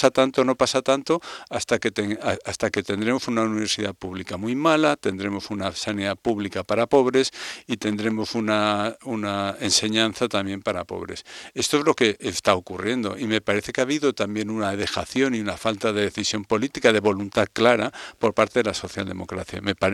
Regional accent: Mahón, Balearic Islands, Spain; una alcaldesa de mi pueblo, de mi ciudad, de Mahó, de Menorca

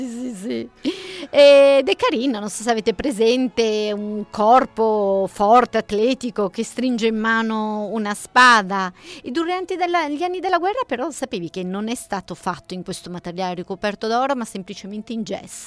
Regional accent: northern Italy, Italy; E io sono del nord, no? Per cui nel dialetto delle mie parti, Sciuscià vuole dire succhiare.

